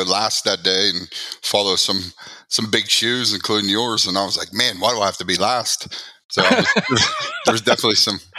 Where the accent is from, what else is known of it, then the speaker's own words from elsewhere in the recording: McKees Rocks, Pennsylvania, United States; So I grew up in right outside of Pittsburgh in a town called McKees Rocks. It's probably 10 minutes from downtown Pittsburgh. Small steel mill town.